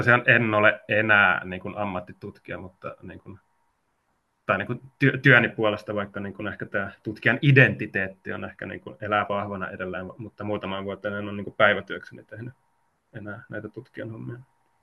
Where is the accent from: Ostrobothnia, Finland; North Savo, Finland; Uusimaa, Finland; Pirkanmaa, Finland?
Uusimaa, Finland; Helsinki; Eli olen itse siis Helsingistä. Helsingissä edelleen asun